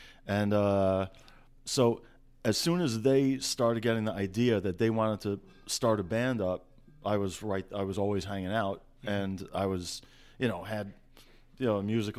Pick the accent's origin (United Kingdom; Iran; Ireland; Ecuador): Iran; now in New York, United States